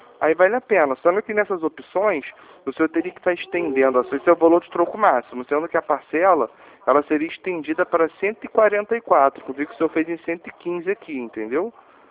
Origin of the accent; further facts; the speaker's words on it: Rio de Janeiro, Brazil; Eu sou do Rio, falo aqui do Largo do Bicão aqui.